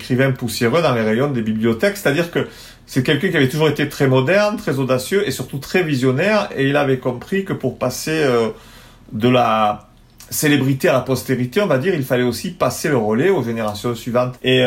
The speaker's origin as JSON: {"language": "French", "town": "Marseille", "region": "Provence-Alpes-Côte d'Azur", "country": "France", "said": "D'abord, je suis un petit Marseillais, donc à Marseille"}